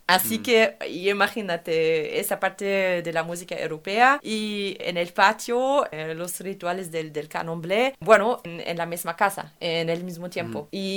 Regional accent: Germany; Spanish is a second language; yo como alemana me he formado en la música clásica, tocando siempre con partitura.

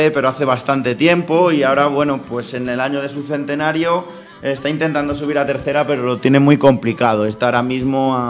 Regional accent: Madrid, Community of Madrid, Spain; como madrileños

